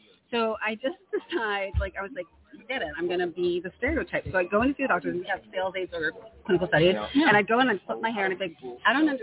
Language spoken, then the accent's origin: English; Manhattan, New York, United States; I grew up in Manhattan, right?